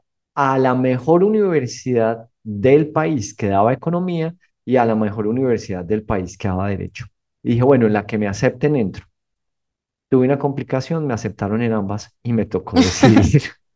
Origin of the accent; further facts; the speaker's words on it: Bogotá, Colombia; Nací en Bogotá, que es la capital de Colombia, y toda la vida viví allá. Nos dicen rolos a los que nacemos allá.